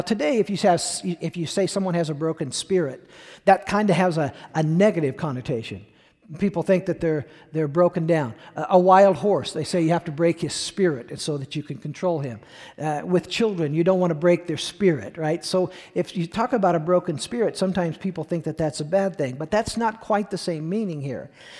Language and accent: English; United States; being an American is wonderful. I wouldn't want to be anything else. I wouldn't want to live anywhere else in the world.